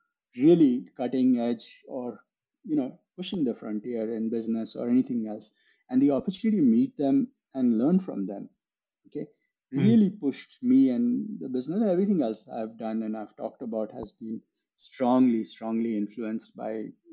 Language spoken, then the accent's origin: English; India; I'm doing it because I want to do it from India, not because I had to. I could have stayed in the US and stayed there, but I always wanted to be in India. And it's a fact, you know, it's in our country, we can make something happen.